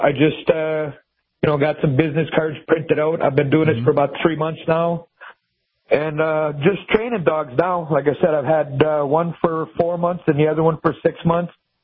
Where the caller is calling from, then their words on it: Portland, Texas, United States; I'm calling from Portland, Texas.